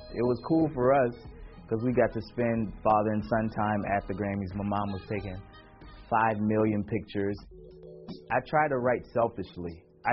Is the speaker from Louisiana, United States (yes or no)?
yes; New Orleans, Louisiana, United States; born there; I was born in New Orleans, Louisiana. My father is a preacher, so I grew up a preacher's kid.